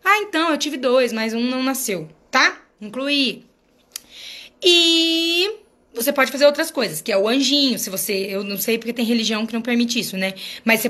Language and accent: Portuguese; Rio de Janeiro, Brazil; Tem sim, sou do RJ.